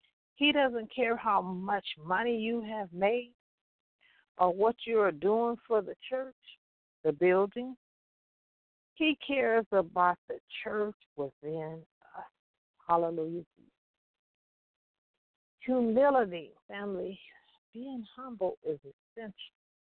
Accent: Compton, California, United States; I look back, family, at growing up in Compton.

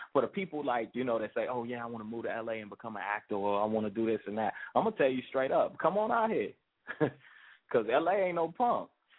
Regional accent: Miami, Florida, United States; Now, I was raised in Miami, Florida.

